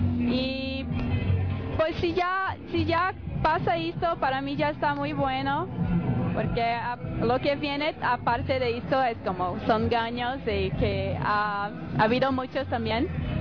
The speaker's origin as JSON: {"language": "Spanish", "town": "Recife", "region": "Pernambuco", "country": "Brazil", "second_language": "Spanish", "said": "soy del nordeste de Brasil, una ciudad que se llama Recife"}